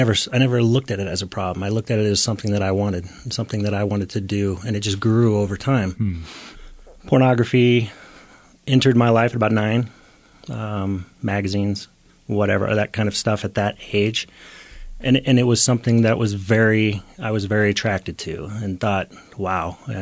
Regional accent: Omaha, Nebraska, United States; We were both born and raised in Omaha, Nebraska, went to separate high schools, and both were raised in the Lutheran Church

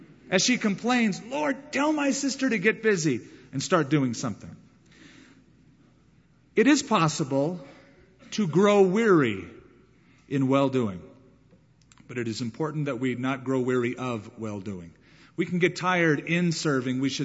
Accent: United States; Those of us here can relate because we live in America. And as an American, we are used to schedules, daytimers, faxes, fast-paced living.

